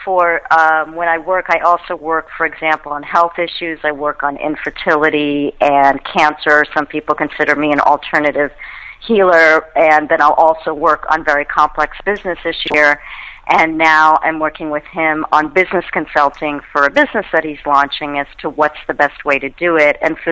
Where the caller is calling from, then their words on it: Santa Monica, California, United States; I'm calling in from sunny Santa Monica.